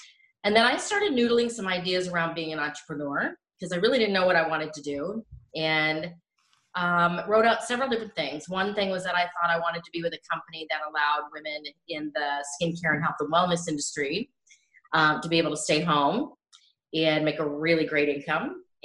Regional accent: Denver, Colorado, United States; now in Arizona, United States; So I am from Denver originally, now live in Arizona, as you know. I grew up there.

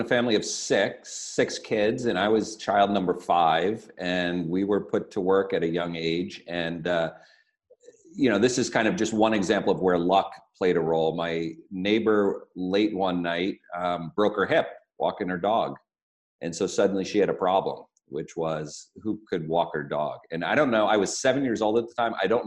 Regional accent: New Jersey, United States; You know, I grew up in New Jersey. Snowstorms were kind of a chance to make some money.

